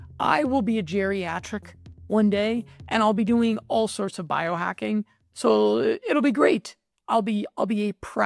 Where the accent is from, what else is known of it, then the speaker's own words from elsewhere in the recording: United States; Okay, I'm an American, so it's a self-critical reference